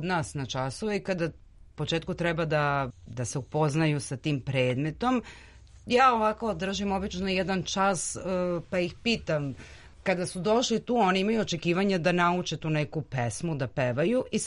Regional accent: Belgrade, Serbia; born there; ja sam rođena u Beogradu

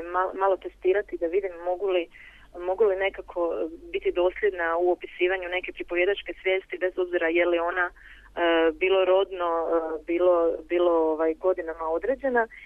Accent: Zadar, Zadar County, Croatia; s obzirom da sam ja rodom iz Zadra

